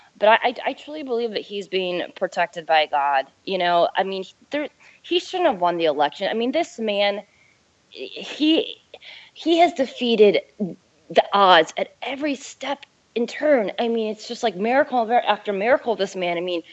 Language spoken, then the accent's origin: English; Illinois, United States; So I'm from Illinois.